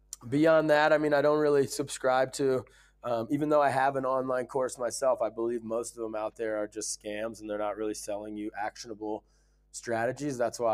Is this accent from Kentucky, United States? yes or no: no; Ohio, United States; I grew up in a small town in Ohio. Definitely didn't have access to travel.